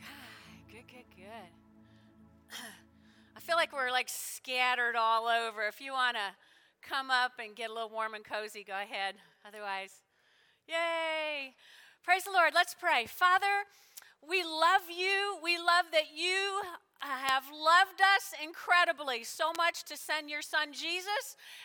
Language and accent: English; New Jersey, United States; I grew up in North Jersey, and I grew up with a lot of Italians.